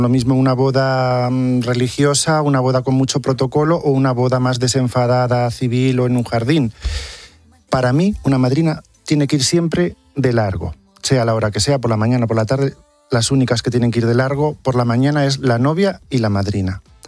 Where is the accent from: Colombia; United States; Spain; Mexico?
Spain; Miguel Esteban, Castilla-La Mancha; Ellas fueron la gente de mi pueblo, de Miguel Esteban, las primeras que confiaron en mí